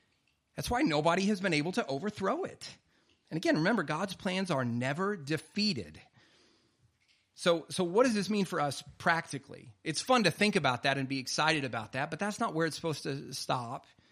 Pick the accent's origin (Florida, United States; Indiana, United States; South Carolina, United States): South Carolina, United States; Sorry. I'm like a southerner. I grew up in South Carolina.